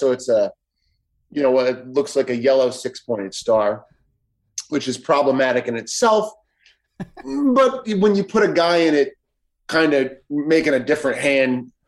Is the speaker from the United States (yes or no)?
yes; Chicago, Illinois, United States; when I was growing up in Chicago, you know, it was the 90s and Michael Jordan was everywhere.